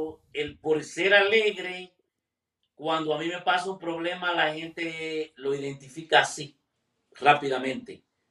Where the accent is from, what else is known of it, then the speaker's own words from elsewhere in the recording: El Salvador; cuando les digo que soy salvadoreño, no, no me creen que soy salvadoreño, les digo, sí, yo soy salvadoreño.